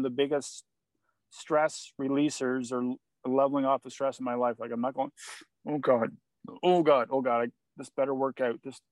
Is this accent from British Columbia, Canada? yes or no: no; Kingston, Ontario, Canada; I used to work in a retail job at Home Depot stores here in Canada, my hometown, Kingston.